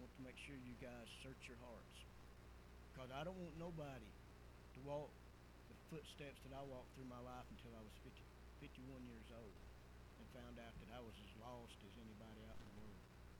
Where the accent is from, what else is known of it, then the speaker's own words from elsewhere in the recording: Dalton, Georgia, United States; I was born and raised in Dalton. When we moved back to Dalton